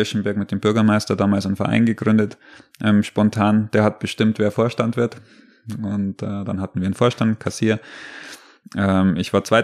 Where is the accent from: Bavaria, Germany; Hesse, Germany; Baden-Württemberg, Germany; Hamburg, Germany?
Bavaria, Germany; als Quereinsteiger und als Oberbayer